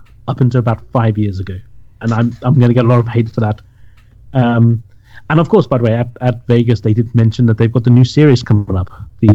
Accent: United Kingdom; I have to say that as a Brit, I watched Enterprise to begin

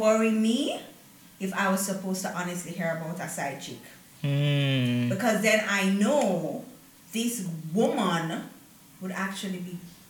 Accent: Jamaica; And as I said, as Jamaican women, I don't know if it's unfortunate or fortunate, but we've had to grow this way.

